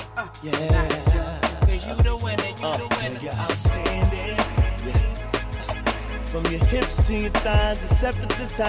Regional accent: Atlanta, Georgia, United States; now in Boston, United States; I said internets, you know, just like an old Southern boy. You don't know I'm from Atlanta, Georgia, so that's how we get down. And by the way, it's so cold up here in Boston, man.

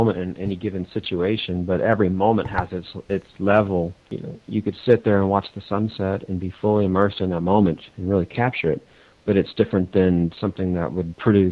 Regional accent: Pasadena, Texas, United States; You know, I grew up in and around Pasadena, Texas, which is where that movie, The Urban Cowboy, was filmed.

